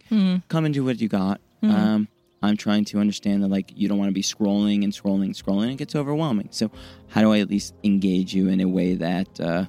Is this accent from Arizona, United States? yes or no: no; Chicago, Illinois, United States; born or raised there; now in Los Angeles, United States